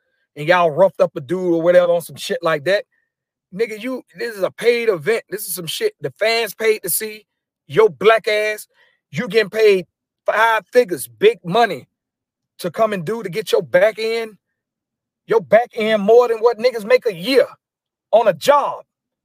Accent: Atlanta, Georgia, United States; I'm from Atlanta, nigga.

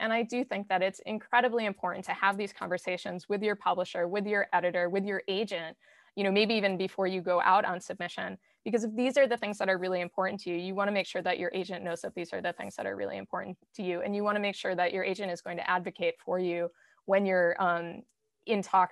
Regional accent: Minnesota, United States; born there; So, you know, I'm Puerto Rican, but I was born here, not on the island. I was born in Minnesota, so like far away from New York.

